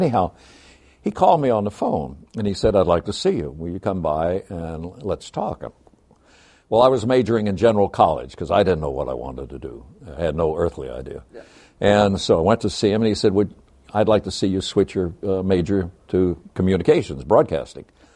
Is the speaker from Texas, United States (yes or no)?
no; Buffalo, New York, United States; born there; Well, let's see. I was born in Buffalo, New York.